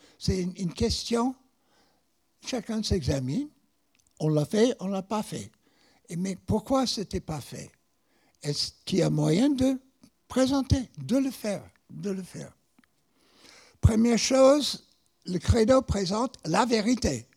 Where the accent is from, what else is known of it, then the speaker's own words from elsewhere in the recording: Canton, Ohio, United States; c'est dans le canton, dans l'Ohio, je dis, mais c'est ma ville natale. C'est ma ville natale représente tout le pays.